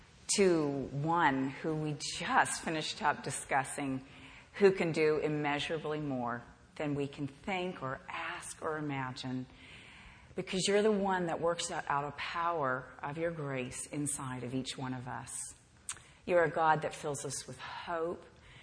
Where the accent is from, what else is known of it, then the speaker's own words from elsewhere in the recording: Bahamas; You don't understand, but I grew up on this in the Bahamas. Of course, it was never stiff. In the Bahamas, it was so hot, it was always, my chocolate bars were always curved.